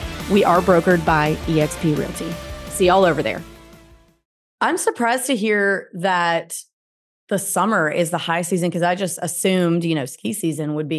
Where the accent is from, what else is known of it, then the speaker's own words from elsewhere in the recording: Mississippi, United States; But why I didn't book out in the mountains is because I'm from Mississippi. I don't know how to drive in snow.